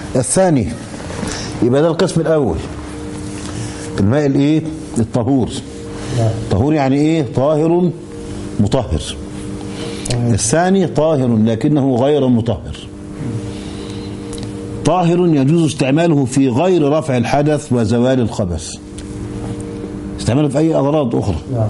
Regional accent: Egypt; كان عندنا في مصر زمان قبل بناء السد العالي

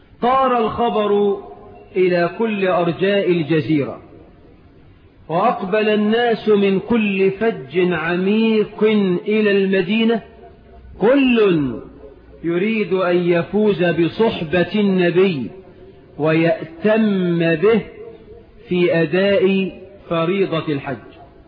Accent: Egypt; اجعل بلدنا مصر آمنة مطمئنة، رخاء سخاء

